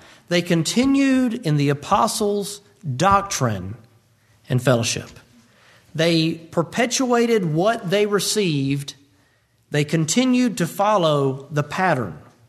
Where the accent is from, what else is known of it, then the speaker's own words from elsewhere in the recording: Moody, Alabama, United States; the school I grew up going to in Moody, Alabama